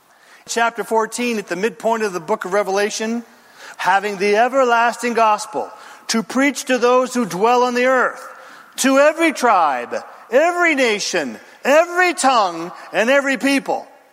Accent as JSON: {"language": "English", "town": "Redding", "region": "California", "country": "United States", "said": "I said it before, I'm from Northern California, Redding, where a lot of things wild grow, if you know what I'm talking about."}